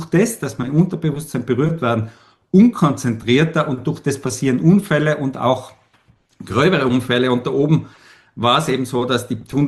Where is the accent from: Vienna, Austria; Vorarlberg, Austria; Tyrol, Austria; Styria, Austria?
Tyrol, Austria; am Berg zu Hause, in Tirol, bin ich in Tirol aufgewachsen